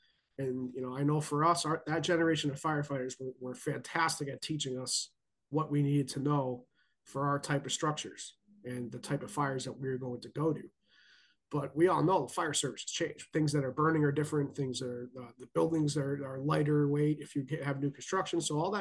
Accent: Northeast, United States; Like, you know, I'm from the Northeast. We're not very good at accepting change.

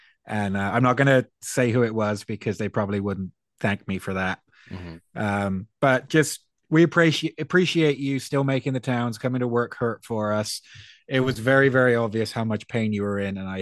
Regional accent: England, United Kingdom; as an Englishman

